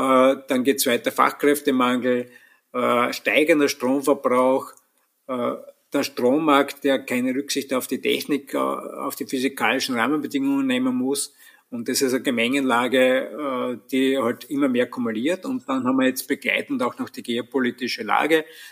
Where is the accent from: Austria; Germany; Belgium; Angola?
Austria; Also wir haben jetzt bei uns in Österreich die Situation, dass wir am Wochenende 3000 Megawatt Wasserkraft abdrehen